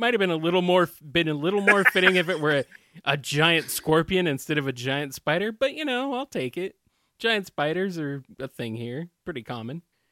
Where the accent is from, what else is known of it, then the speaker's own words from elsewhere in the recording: Phoenix, Arizona, United States; I do like a giant spider coming out of the ground in Arizona and destroying my hometown, though.